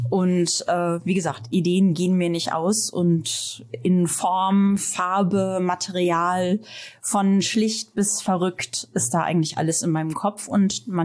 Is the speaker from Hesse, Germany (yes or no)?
no; Münster, North Rhine-Westphalia, Germany; born there; Ja, also geboren bin ich in Münster, in Westfalen.